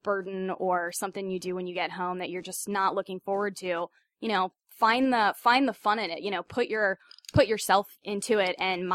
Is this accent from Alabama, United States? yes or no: no; Raleigh, North Carolina, United States; I'm from Raleigh, of course, but every summer we used to go to Wrightsville Beach